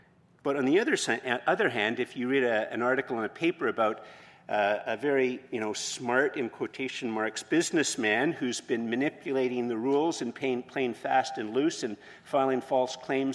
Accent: Canada; But for Canadians, there's a bit of a problem, and we're very Canadian.

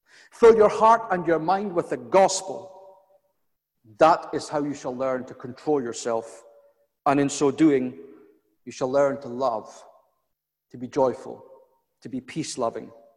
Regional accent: Cyprus; When I was a teenager growing up in Cyprus, there were so many mosquitoes

